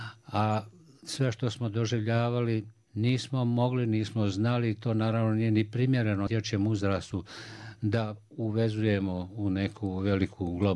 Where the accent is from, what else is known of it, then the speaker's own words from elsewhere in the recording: Banja Luka, Republika Srpska, Bosnia & Herzegovina; Ja sam u Banja Luci proveo cijelo djetinjstvo, proveo sam cijelu mladost.